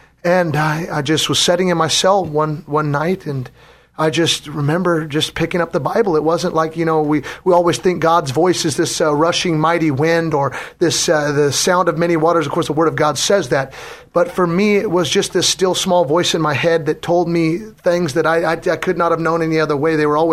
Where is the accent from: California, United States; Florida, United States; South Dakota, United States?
California, United States; Gridley; Hello, KKXX. I just want to let you know … I grew up in Gridley, California, and came to the Lord through some trials.